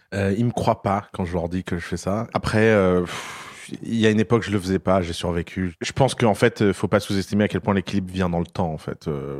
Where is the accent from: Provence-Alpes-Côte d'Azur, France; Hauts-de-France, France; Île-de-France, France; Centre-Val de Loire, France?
Centre-Val de Loire, France; Tours; À Tours, j'ai grandi à Tours, ouais. C'est sur les bords de Loire